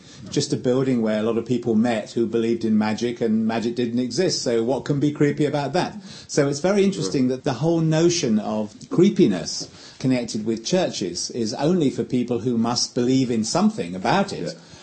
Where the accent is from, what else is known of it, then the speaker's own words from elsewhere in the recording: England, United Kingdom; certainly being English, for example